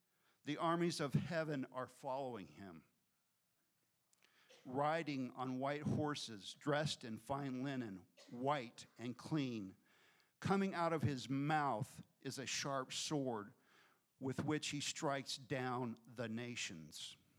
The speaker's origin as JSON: {"language": "English", "country": "United States", "tie": "born or raised there", "said": "Because I grew up in the West. I grew up in America."}